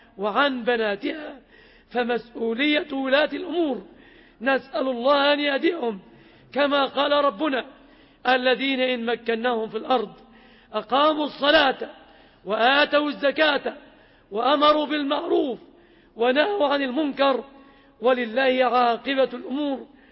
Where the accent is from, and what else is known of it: Egypt